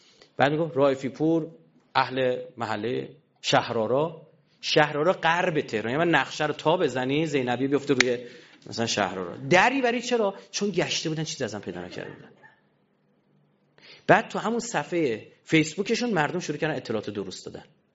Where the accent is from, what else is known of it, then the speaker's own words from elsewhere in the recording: Iran; به من گفتن بچه کجایی؟ نمیگفتم، بودم بچه ایرانم.